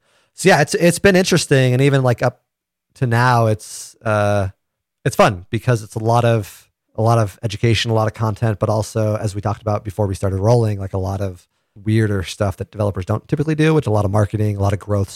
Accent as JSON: {"language": "English", "town": "St. George", "region": "Utah", "country": "United States", "tie": "born or raised there", "said": "I grew up in St. George, and there's a spot in San Fernando"}